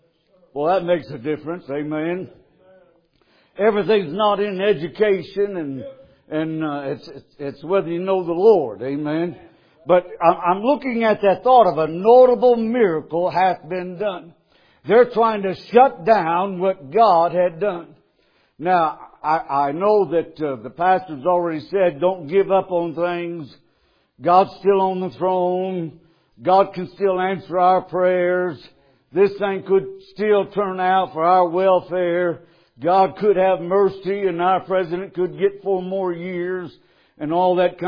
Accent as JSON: {"language": "English", "town": "Ardmore", "region": "Alabama", "country": "United States", "said": "I tell folks as I travel, I'm from Ardmore, Alabama."}